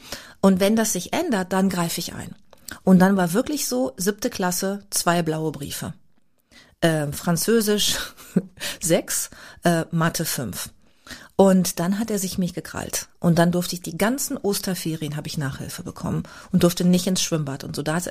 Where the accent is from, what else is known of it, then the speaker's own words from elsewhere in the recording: Bad Lippspringe, North Rhine-Westphalia, Germany; ich bin ja sehr ländlich aufgewachsen da in Bad Lippspringe, was super schön war, so für die Kindheit